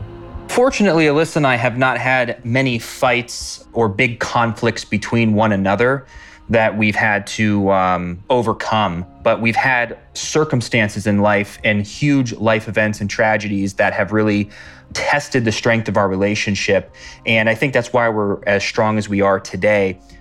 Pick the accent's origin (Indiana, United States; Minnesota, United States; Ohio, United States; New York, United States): Ohio, United States; So we flew to my hometown in the state of Ohio.